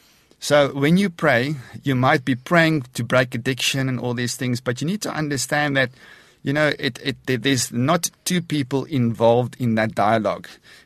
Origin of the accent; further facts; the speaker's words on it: Port Elizabeth, Eastern Cape, South Africa; yeah, I grew up in Port Elizabeth, so that my whole history and all my trauma occurred in Port Elizabeth.